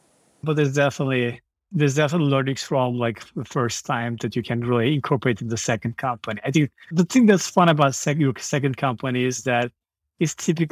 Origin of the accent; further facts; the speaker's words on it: Malatya, Turkey; So I grew up in southeast part of Turkey in a kind of city called Malatya. I was born in a small village.